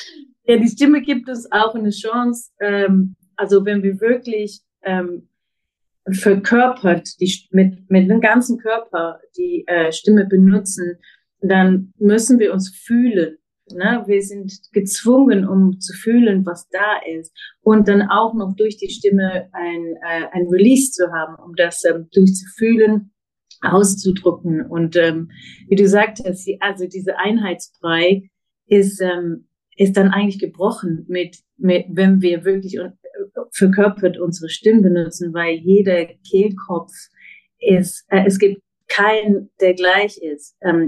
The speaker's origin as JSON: {"language": "German", "region": "England", "country": "United Kingdom", "second_language": "German", "said": "ich bin Engländerin, manchmal weiß ich nicht mit der deutschen Sprache."}